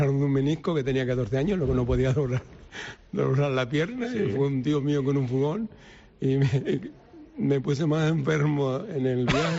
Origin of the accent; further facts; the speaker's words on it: Canary Islands, Spain; Yo te digo, cuanto mayor me hago, más quiero a mi tierra.